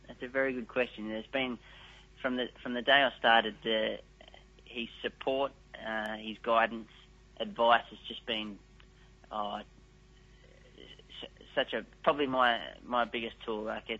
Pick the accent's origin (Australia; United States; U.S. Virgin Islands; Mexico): Australia; Point Clare, New South Wales; I grew up on the Central Coast of New South Wales at a suburb called Point Clair with my three sisters.